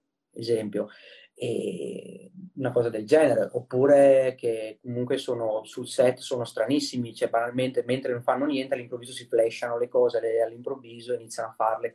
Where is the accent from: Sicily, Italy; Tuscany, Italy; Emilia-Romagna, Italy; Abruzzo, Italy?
Emilia-Romagna, Italy; Correggio; di Correggio, sono, però le usanze in famiglia del sud, io sono un ibrido, perché, ma anche nel mio accento, a volte si sente, a volte non si sente, magari ho degli intercalari di giù, altri di Correggio, quindi sono un po' un ibrido.